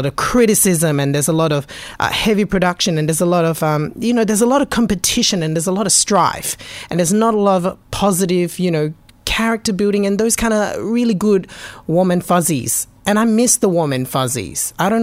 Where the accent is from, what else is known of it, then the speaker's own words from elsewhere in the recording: Australia; really kind of solidifies all these good feelings I have about living in Australia, growing up in Australia, in a multicultural community